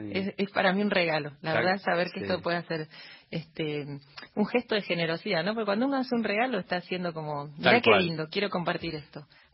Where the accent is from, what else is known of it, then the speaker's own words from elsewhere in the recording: Buenos Aires, Argentina; yo soy de Villa Crespo